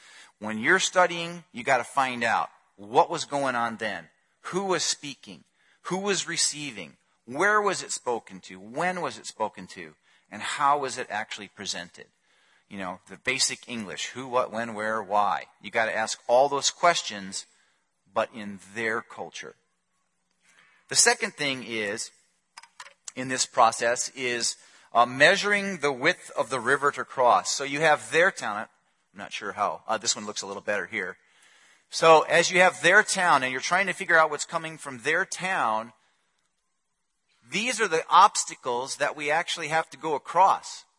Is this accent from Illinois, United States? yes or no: yes; Illinois, United States; I grew up near Chicago. Same thing. I grew up in an Italian family. In Italian families, there's no secrets.